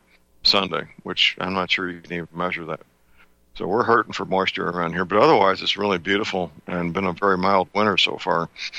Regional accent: St. Louis, Missouri, United States; Dr. Myers is a chiropractic physician living and working in my hometown, St. Louis, Missouri.

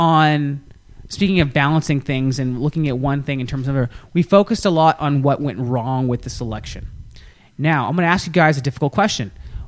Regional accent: United States; I'm Hispanic American, and I'm a woman, and I'm gay.

